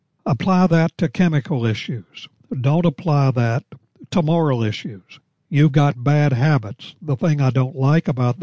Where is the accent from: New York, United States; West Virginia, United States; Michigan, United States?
West Virginia, United States; Fayetteville; When I was a youngster growing up in Fayetteville, West Virginia, we had about an acre of ground.